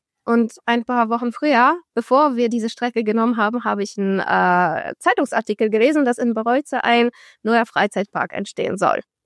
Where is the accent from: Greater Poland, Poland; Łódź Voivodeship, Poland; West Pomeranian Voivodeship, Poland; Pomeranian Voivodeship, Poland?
Greater Poland, Poland; Poznań; German is a second language; Ich komme aus Posen, das ist in Großpolen.